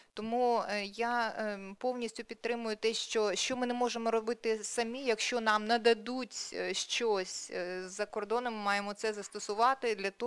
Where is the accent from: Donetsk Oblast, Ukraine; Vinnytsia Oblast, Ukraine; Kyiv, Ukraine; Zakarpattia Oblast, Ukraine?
Kyiv, Ukraine; І дійсно ми, навіть кияни, тут знаємо